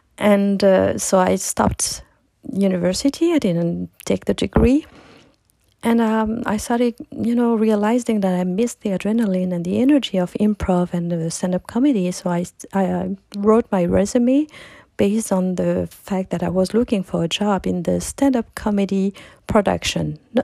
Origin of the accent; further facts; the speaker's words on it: France; also born or lived in Morocco; I was born in Morocco, but I spent all my life in France, and we didn't speak that much Arabic at home. We were, you know, we have the culture, we are Muslim